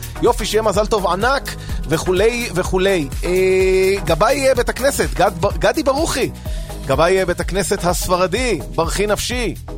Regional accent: Bat Yam, Tel Aviv District, Israel; אני בת ימי במקור

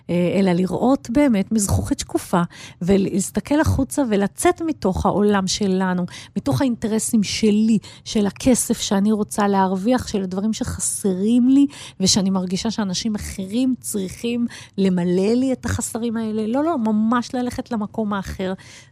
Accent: Rehovot, Central District, Israel; כן, אני באתי מרחובות והלכתי ללמוד בוולף, זאת אומרת, הייתי צריכה להתקבל

